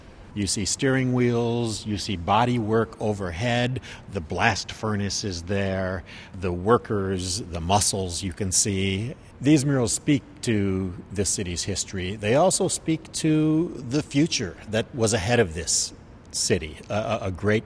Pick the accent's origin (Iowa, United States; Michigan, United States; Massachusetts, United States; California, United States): Michigan, United States; Hi, Steve, and welcome to my home state.